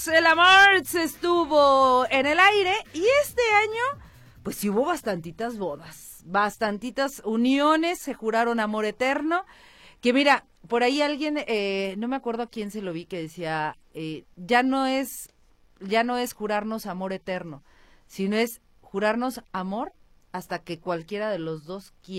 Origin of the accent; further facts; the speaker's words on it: Mexico; cuando te preguntan, ¿de dónde eres? Y dices, de México